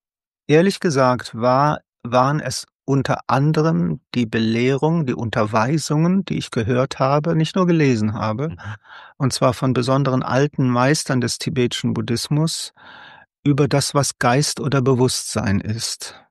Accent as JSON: {"language": "German", "town": "Cologne", "region": "North Rhine-Westphalia", "country": "Germany", "tie": "born or raised there", "lives_now": "Eifel, Germany", "said": "Und dann 1981, da bin ich wieder zurück nach Köln, was eigentlich meine Heimatstadt ist."}